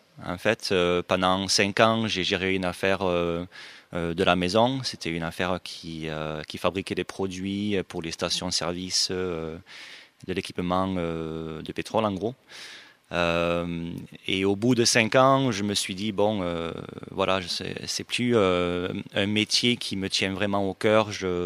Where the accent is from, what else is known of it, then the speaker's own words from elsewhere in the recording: Albi, Occitanie, France; also born or lived in Pompey; je suis né à Pompée, en France, dans le nord-est. Et quelques semaines plus tard, en fait, j'ai déménagé avec ma mère jusqu'à Albi. Et puis, on est resté à Albi pendant 7 ans avant de partir en Australie.